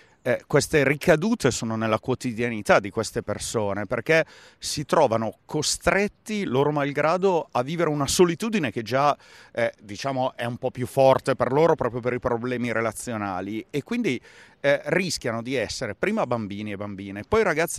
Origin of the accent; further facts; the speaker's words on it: Lombardy, Italy; siamo entrambi della Martesana